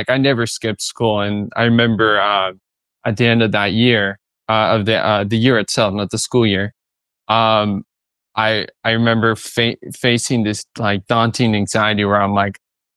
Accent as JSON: {"language": "English", "country": "United States", "said": "Yes. I'm from the United States."}